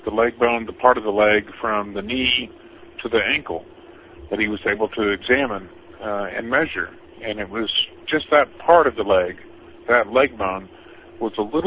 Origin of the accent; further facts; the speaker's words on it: Houston, Texas, United States; because I grew up in Houston, there are 27 bayous in the city of Houston.